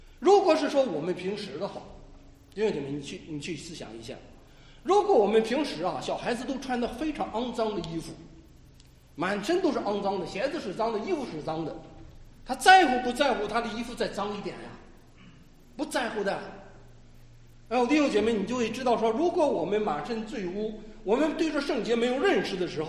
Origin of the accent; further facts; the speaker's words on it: Hebei, China; 因为刚才姐妹介绍我是河北的哈，河北的话呢我们北方过年